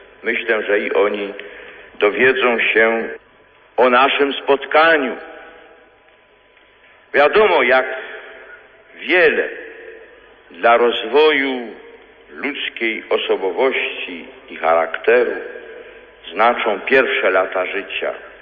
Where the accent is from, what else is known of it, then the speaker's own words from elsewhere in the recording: Wadowice, Lesser Poland, Poland; Myślą i sercem wracam nie tylko do domu, w którym się urodziłem, obok kościoła, tylko tam z tyłu, ale również do szkoły podstawowej, tutaj w rynku, w tym budynku. W tym budynku, w którym równocześnie mieścił się magistrat miasta Wadowic.